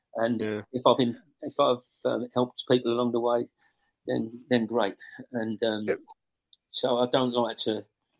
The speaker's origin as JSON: {"language": "English", "region": "London", "country": "United Kingdom", "tie": "born or raised there", "said": "I was brought up in London. I played at Fulham, and my brother played for Wimbledon. So, I was more a London boy, you know, more than anything, and moved down to Crawley when I was 16."}